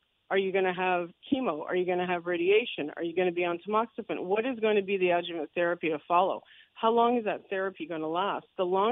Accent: Canada

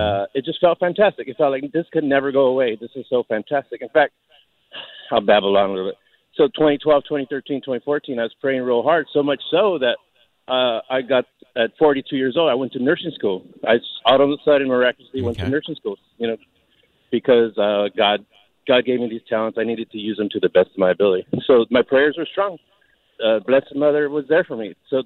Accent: San Antonio, Texas, United States; now in San Antonio, United States; I'm in Los Angeles. I'm visiting from San Antonio.

